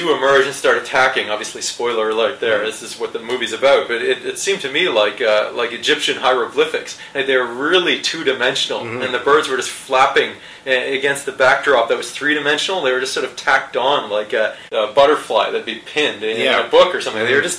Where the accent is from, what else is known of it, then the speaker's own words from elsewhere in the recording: Canada; which sort of pissed me off as a Canadian